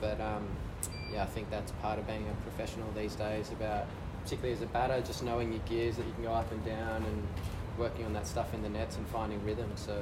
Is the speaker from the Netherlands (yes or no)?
no; Australia; India and then the Ashes are the two biggest hurdles as an Australian cricketer.